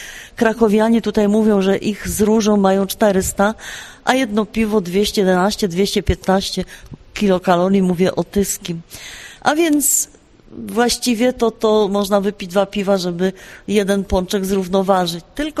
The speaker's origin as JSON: {"language": "Polish", "region": "Silesian Voivodeship", "country": "Poland", "said": "U nas na Śląsku się w pasie wiązało kiełbaśnice"}